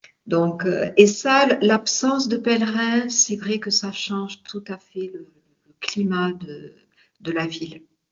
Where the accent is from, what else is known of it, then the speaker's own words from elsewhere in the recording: Toulouse, Occitanie, France; je suis française et toulousaine de naissance, oui.